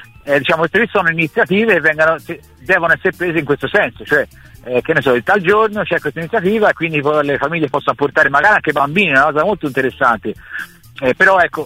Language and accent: Italian; Varese, Lombardy, Italy; sono da Varese.